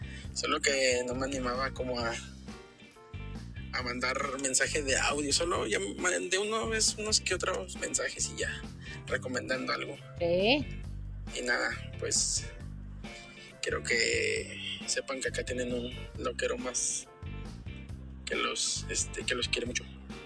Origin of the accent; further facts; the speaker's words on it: Poza Rica, Veracruz, Mexico; now in Dallas, United States; soy de Veracruz, bueno, de Poza Rica. Y nada, yo vivo acá en Dallas, Texas